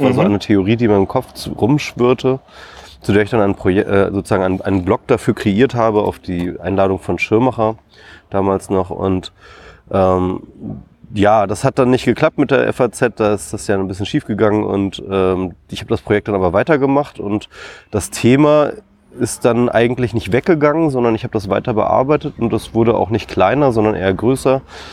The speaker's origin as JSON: {"language": "German", "town": "Isernhagen", "region": "Lower Saxony", "country": "Germany", "tie": "born or raised there", "said": "Ich komme aus Hannover ursprünglich, bin ich dort in Hannover in der Nähe aufgewachsen, Isernhagen, um genau zu sein."}